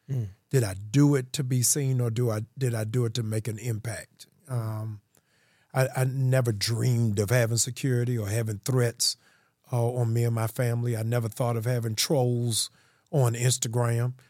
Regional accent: Baltimore, Maryland, United States; So I'm from Baltimore. I went to City, but I got kicked out in the 11th grade. I came down here for a summer program

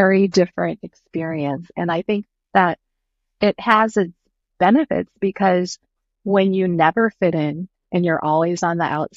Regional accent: Ohio, United States; Well, I think growing up in Ohio, for example, without it actually, there weren't other Asian people.

